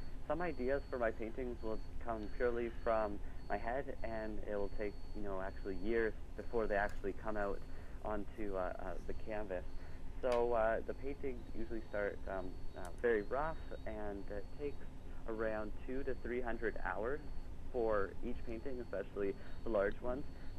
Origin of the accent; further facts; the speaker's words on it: Russia; growing up in Russia and having parents who are leaders of a team who are doing humanitarian work